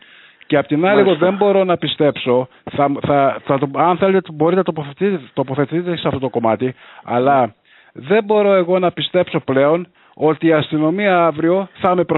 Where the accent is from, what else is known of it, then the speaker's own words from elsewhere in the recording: Greece; γιατί εγώ σαν Έλληνας πολίτης άρχισα να φοβάμαι ότι δεν υπάρχει δικαιοσύνη